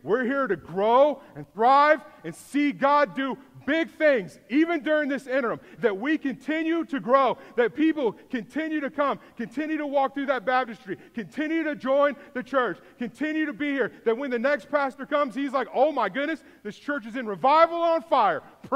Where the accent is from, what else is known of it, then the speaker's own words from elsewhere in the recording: Houston, Texas, United States; Y'all know I grew up in Houston. I have no patience.